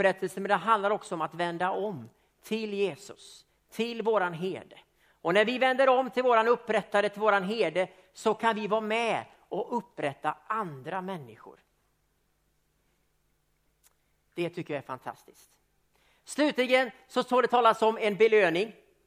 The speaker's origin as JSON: {"language": "Swedish", "country": "Sweden", "said": "Jag är svensk, vet ni va?"}